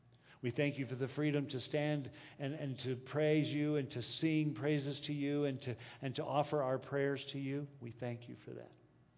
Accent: Texas, United States; now in New Mexico, United States; I don't know about you guys, but I grew up in Texas and then New Mexico.

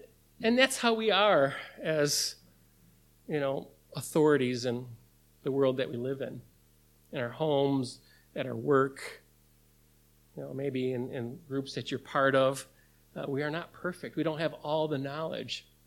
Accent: Michigan, United States; I'm from the Upper Peninsula, and I used to work in a pasty shop, and I love pasties.

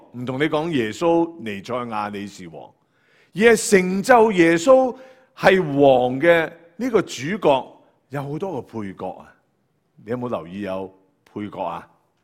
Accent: Canada; 我哋加拿大人系咁样睇噶嘛？

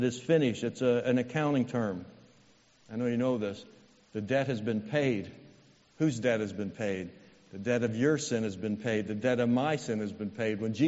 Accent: Indiana, United States; But I was 6'3 in sixth grade, and I grew up in Indiana, so guess what sport I liked?

